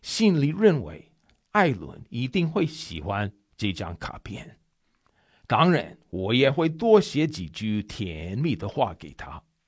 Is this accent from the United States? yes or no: yes; United States; Chinese is a second language; 身为美国人的我